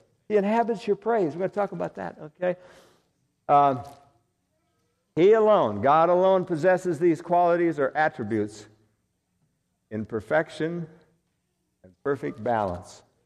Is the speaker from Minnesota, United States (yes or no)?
yes; Minnesota, United States; I was raised in Minnesota, and you walk through the forest in the fall, and it's leaves, inches and inches of leaves.